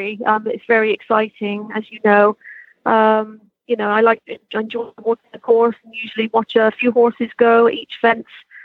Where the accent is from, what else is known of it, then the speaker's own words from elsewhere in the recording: Canada; I'm very excited to be watching Selena O'Hanlon from Canada, since as you probably know, I'm a Canadian citizen